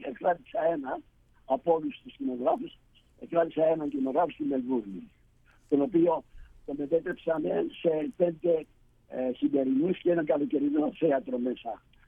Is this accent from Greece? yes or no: no; Cyprus; Βέβαια στην πατρίδα μου, την Κύπρο.